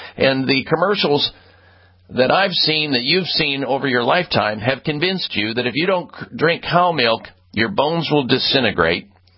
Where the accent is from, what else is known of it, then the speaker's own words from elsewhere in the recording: Midwest, United States; I grew up in the Midwest, folks.